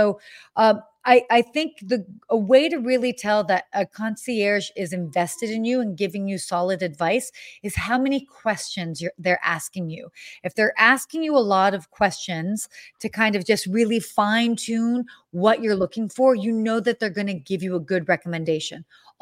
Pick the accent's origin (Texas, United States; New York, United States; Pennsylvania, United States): Pennsylvania, United States; Allentown; born there; I'm not from there. Okay. I was born in Allentown, Pennsylvania.